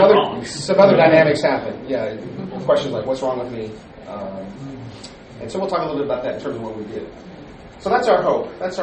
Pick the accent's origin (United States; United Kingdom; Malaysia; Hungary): United States; Seattle, Washington; also born or lived in Detroit area, United States / Portland, United States; Prior to that, I preached for 15 years at the church that I grew up in Seattle, and so that's the church I'm back at now.